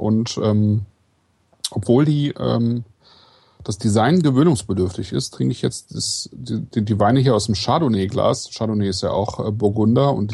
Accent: Kleve, North Rhine-Westphalia, Germany; born there; ich bin ja in Kleve geboren und Kleve war ja auch schon damals irgendwie zumindest Burg und Festungssitz.

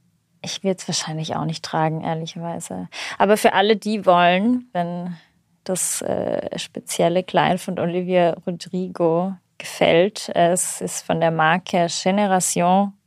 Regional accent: Salzburg, Austria; in Salzburg, ich bin in Salzburg aufgewachsen

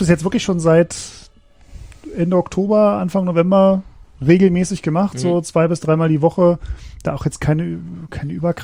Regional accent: Berlin, Germany; now in Frankfurt, Germany; von Frankfurt in meine Heimat, nach meiner Heimatstadt Berlin

